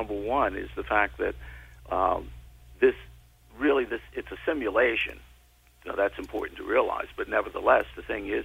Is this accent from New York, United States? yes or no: yes; Bronx, New York, United States; I grew up in the Bronx, New York.